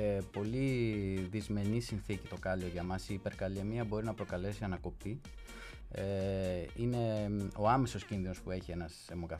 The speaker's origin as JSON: {"language": "Greek", "town": "Agrinio", "region": "Western Greece", "country": "Greece", "tie": "born or raised there", "lives_now": "Crete, Greece", "said": "Είμαι από το Αγρίνιο."}